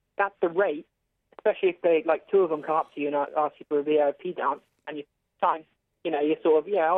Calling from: Exeter, South West England, United Kingdom; I'm calling from Exeter.

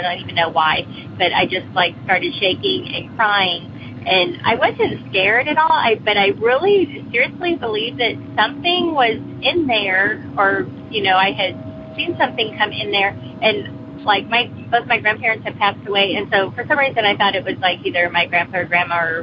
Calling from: Virginia, United States; I'm calling from Southwestern Virginia.

